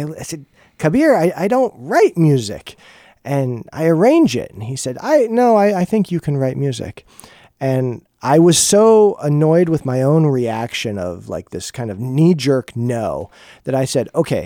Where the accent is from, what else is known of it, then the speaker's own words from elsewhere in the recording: Colorado, United States; also born or lived in Oklahoma; now in Boston, United States; I was born in Oklahoma, raised in Colorado, and then I came out to Boston for school